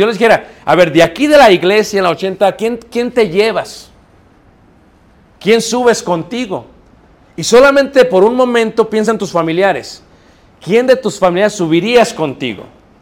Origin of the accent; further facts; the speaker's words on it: United States; estoy pensando en pies porque vengo de Estados Unidos